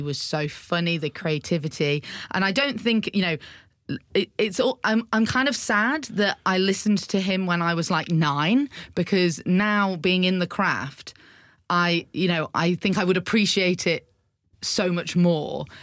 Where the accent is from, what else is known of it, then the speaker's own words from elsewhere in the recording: Macclesfield, North West England, United Kingdom; because I grew up in Macclesfield